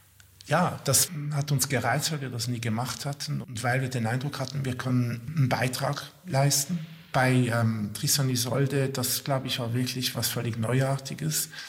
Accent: Switzerland; was mit uns als Schweizer vielleicht zu tun hat.

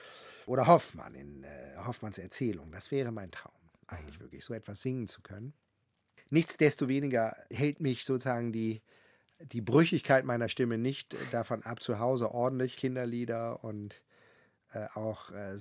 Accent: Wilhelmshaven, Lower Saxony, Germany; Ich war, glaube ich, noch keine 10 in meiner Heimatstadt Wilhelmshaven

